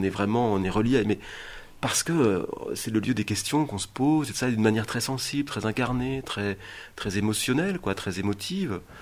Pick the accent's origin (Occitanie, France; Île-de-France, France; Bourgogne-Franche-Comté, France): Bourgogne-Franche-Comté, France; Dijon; j'ai grandi à Dijon